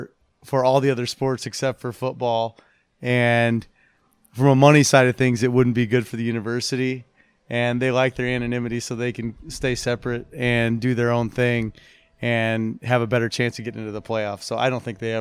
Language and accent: English; Indiana, United States; Around here, I played Morris Park and Brookwood Golf Course.